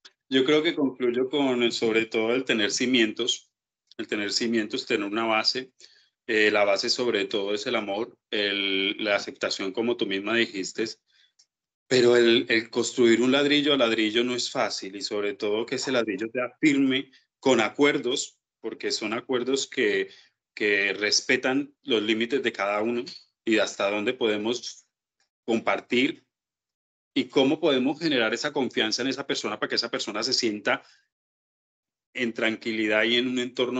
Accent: Medellín, Antioquia, Colombia; Como sabemos, somos los dos de Medellín, mucha violencia, que esto ya lo contaremos más adelante, lo vivimos.

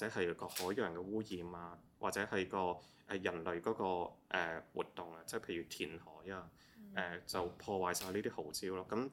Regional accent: Hong Kong; 那我們其實香港人大時大節就新年的時候都會吃那些金蠔

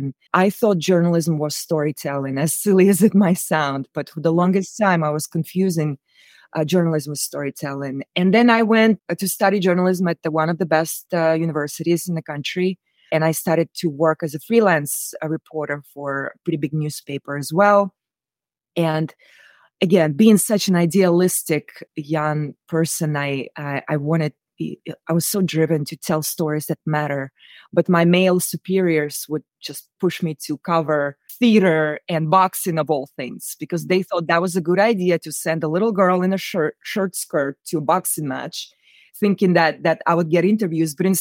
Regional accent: Moscow Oblast, Russia; I was born and raised in Russia, in Central Park, not far from Moscow. Very small town, very similar to Chernobyl.

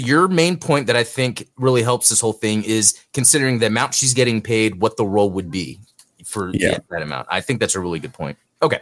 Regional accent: United States; the thing that was left out for as an American was Double Zeta

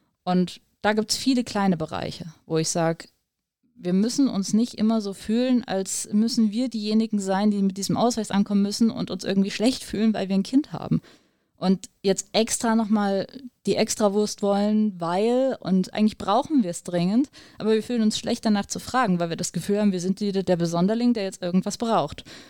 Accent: Germany; Wir sind Deutsche, wir laufen mit Scheuklappen durch die Gegend.

